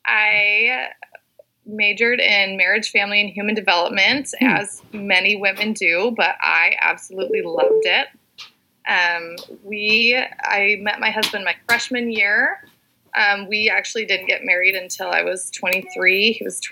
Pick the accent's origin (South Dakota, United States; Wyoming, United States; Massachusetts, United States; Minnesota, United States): South Dakota, United States; I grew up in South Dakota, member of the church, born and raised. Born and raised in a branch.